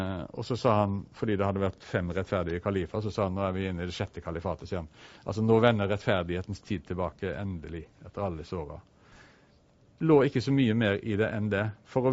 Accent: Southwestern Norway, Norway; vokst opp som en veldig sterk kritiker av religion på Sør-Vestlandet der jeg vokste opp

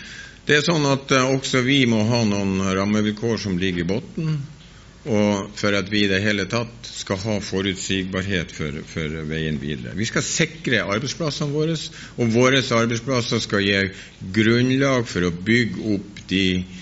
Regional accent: Bodø, Nordland, Norway; Som hun var inne på, så kommer jeg fra Bodø, en kystfisker, typisk kystfisker.

